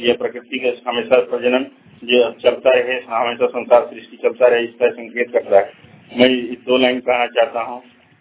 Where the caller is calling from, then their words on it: Jharkhand, India; बोकारो झारखंड से बोल रहा हूँ।